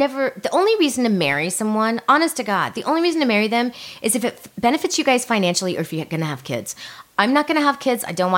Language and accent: English; Miami, Florida, United States; What see, I'm from Miami, so I don't have any of that.